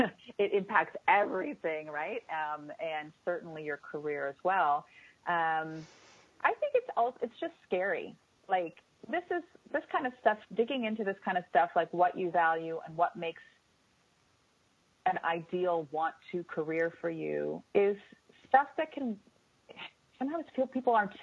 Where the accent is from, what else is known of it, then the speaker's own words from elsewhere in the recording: Canada; I know I'm Canadian